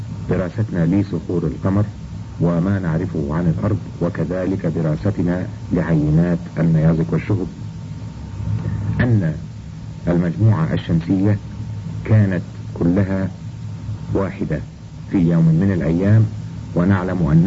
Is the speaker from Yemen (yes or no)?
no; Egypt; moved away as an adult; أنا ولدت أساسا في مصر ودرست في مصر إلى البكالوريوس في جامعة علوم عين شمس